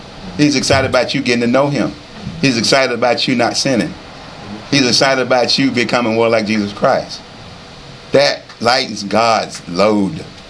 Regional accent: the South, United States; I'm from the South. I know how to say bass.

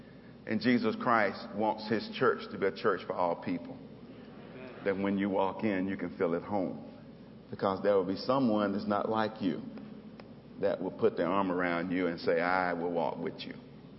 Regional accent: Anniston, Alabama, United States; I was raised in Anniston, Alabama, and he was raised in Gadsden, Alabama.

